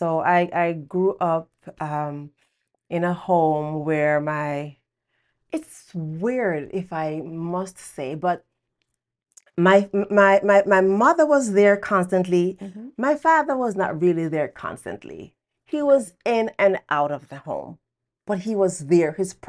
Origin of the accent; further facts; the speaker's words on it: Jamaica; moved away as an adult; I grew up in Jamaica. I came here actually when I was 28 years old. And so my younger years spent there, school.